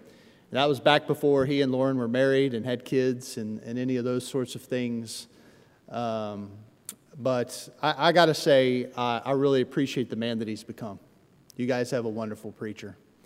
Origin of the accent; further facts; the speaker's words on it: West Virginia, United States; born there; I was born in West Virginia. We don't roll our R's in West Virginia.